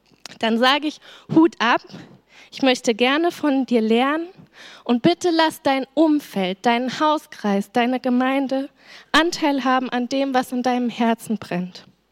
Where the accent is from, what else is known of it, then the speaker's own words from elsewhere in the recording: Fulda, Hesse, Germany; Ich komme gebürtig aus Fulda und bin da mit 14 Jahren ab dem Alter von 14 Jahren regelmäßig in die Jugendgruppe von der Freien Gemeinde gegangen.